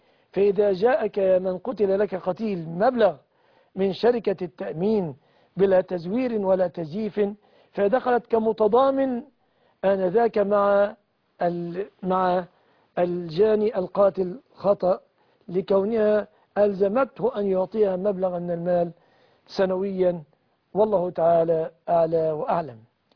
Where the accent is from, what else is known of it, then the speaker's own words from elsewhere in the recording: Egypt; بلادنا مصر